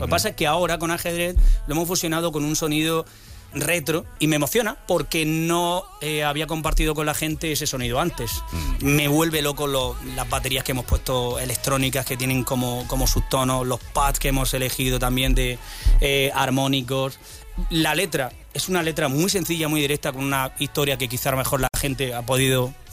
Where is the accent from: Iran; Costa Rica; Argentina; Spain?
Spain; Almería, Andalusia; después de haber vivido el 20º aniversario en mi tierra, Almería.